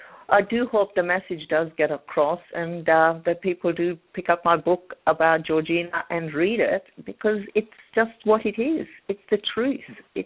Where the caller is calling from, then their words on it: Sydney, New South Wales, Australia; I'm calling in from Australia, would you believe, Sydney?